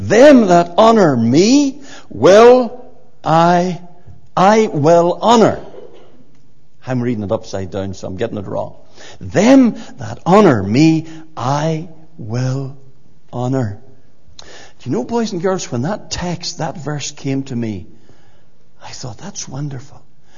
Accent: Armagh, Northern Ireland, United Kingdom; when I was a little boy at home, I was brought up in the Armagh Baptist Church.

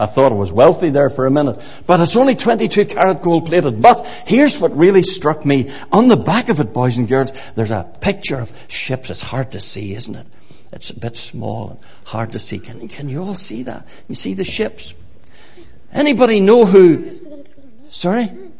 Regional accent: Armagh, Northern Ireland, United Kingdom; when I was a little boy at home, I was brought up in the Armagh Baptist Church.

